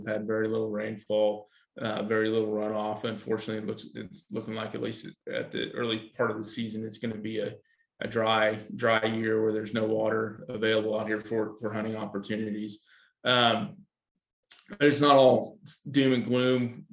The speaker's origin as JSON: {"language": "English", "town": "Otis", "country": "United States", "tie": "born or raised there", "said": "I grew up in Otis, which people that may not know, that's only 20 miles away from here."}